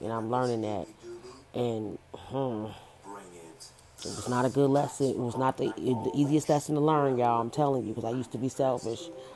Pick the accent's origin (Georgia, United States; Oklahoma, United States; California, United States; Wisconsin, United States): Oklahoma, United States; Oklahoma City; also born or lived in Texas; So I am from Oklahoma City. I currently live in none of your goddamn business. I will tell y'all that I used to live in Texas. Texas is my second home.